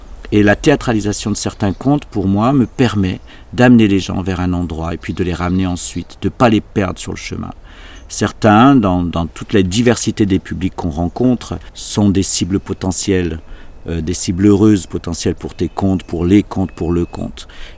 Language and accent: French; Saint-Étienne, Auvergne-Rhône-Alpes, France; Jusqu'à mes 18 ans, j'étais stéphanois. C'est le lieu d'immigration de nos parents. Il y a une culture ouvrière, populaire, qui s'était mise en place, donc très très forte, forte identité locale. Et quand je suis arrivé à Paris, je suis devenu algérien